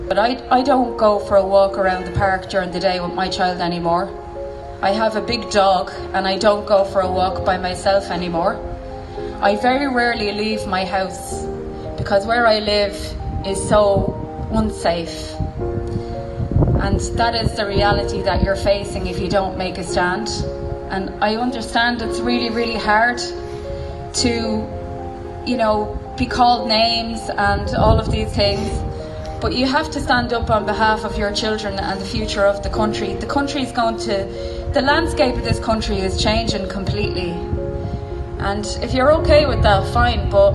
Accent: Dublin, Leinster, Ireland; I'm from Dublin, but I come to Mayo every weekend.

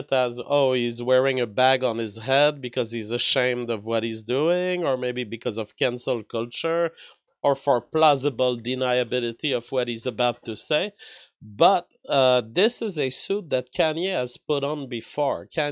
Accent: Canada; as a Canadian, I am not even allowed to repeat what he said about a given historical event

